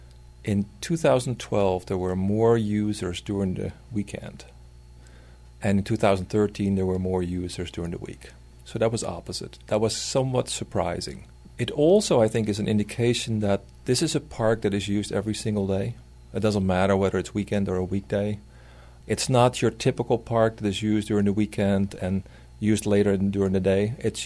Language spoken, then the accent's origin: English; Florida, United States; now in Boise, United States; I came from Florida, and one of the things that really attracted me about Boise was the fact that there was a Greenbelt